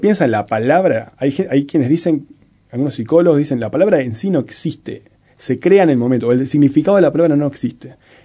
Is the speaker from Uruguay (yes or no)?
yes; Maldonado, Uruguay; now in Montevideo, Uruguay; Y yo me crié en Maldonado, cerca de La Valleja, Canelones, en un pueblo, y tenía un poco de acento, digamos, de ahí, si querés.